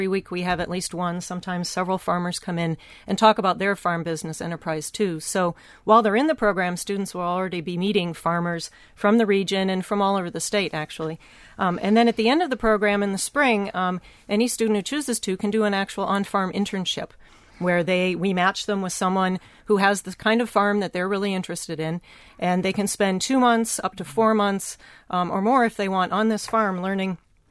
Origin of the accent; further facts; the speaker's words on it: Iowa, United States; I grew up in Iowa, but I wasn't on a farm